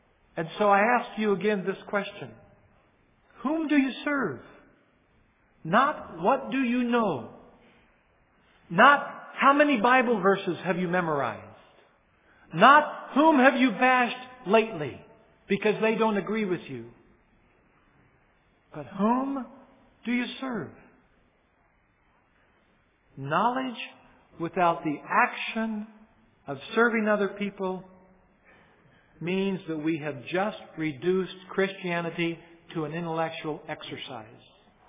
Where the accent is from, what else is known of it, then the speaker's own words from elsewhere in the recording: Oregon, United States; although the seminary is in Oregon, that's also my home state.